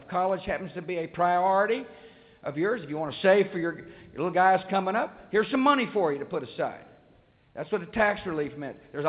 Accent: Texas, United States; I did so in my home state of Texas, who is with us today

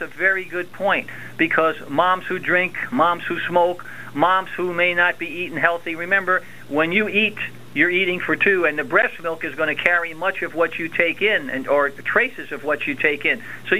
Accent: New York City, New York, United States; I grew up there, right in New York City, born and raised in Harlem and Washington Heights.

